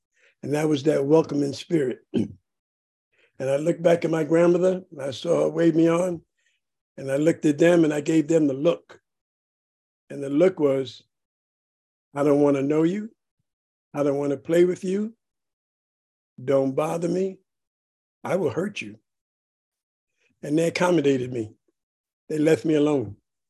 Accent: New York, United States; I'm born and raised in Spanish Harlem in New York. And I come from a very, very poor Puerto Rican family.

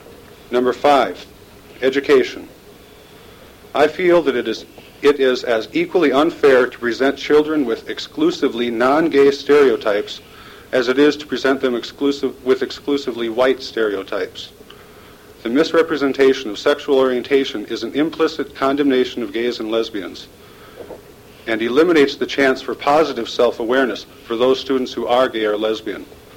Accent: South Dakota, United States; also born or lived in Minnesota; I was born in Minnesota, but unfortunately my parents raised me in South Dakota.

